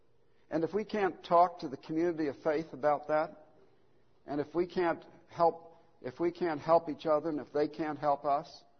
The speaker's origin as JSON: {"language": "English", "region": "the North", "country": "United States", "tie": "born or raised there", "said": "I know I should have been Southern Baptist, but I grew up in the North, so what do you expect?"}